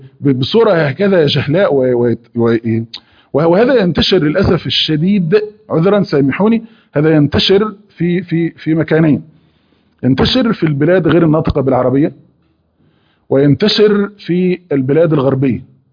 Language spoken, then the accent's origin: Arabic; Egypt; ولا حتى الفراعنة الذين عندنا في مصر كانوا أعلى من ذلك بكثير